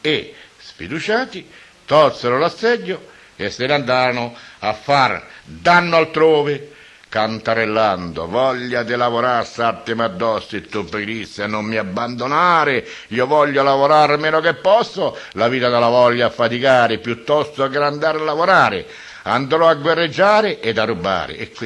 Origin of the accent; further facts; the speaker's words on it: Tolfa, Lazio, Italy; senza prima avere tratteggiato la storia di Tolfa, mio paese amato.